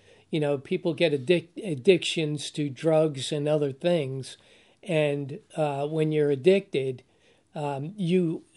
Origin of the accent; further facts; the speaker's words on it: New York, United States; I was raised in the Roman Catholic Church, Italian parents in New York, that's where you go.